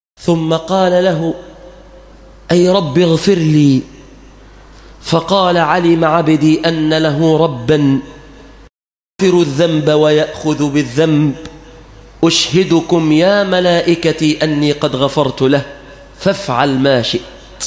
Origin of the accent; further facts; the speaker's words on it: Egypt; اللهم أنقذ بلادنا مصر من الفقر، وأنقذ بلادنا مصر من الظالمين